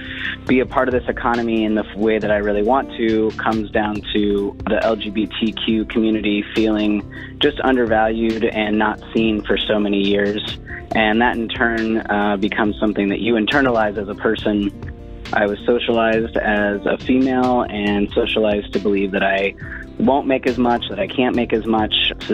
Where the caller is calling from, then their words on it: Portland, Oregon, United States; I'm calling from Portland, Oregon.